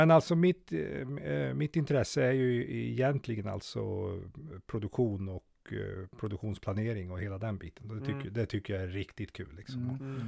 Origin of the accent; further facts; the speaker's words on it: Grythyttan, Örebro County, Sweden; jag är född och uppvuxen i Grythyttan. Far är likaså född och uppvuxen i Grythyttan. Min mor kommer från Bromma, Stockholm. Flyttade hit i början på 50-talet.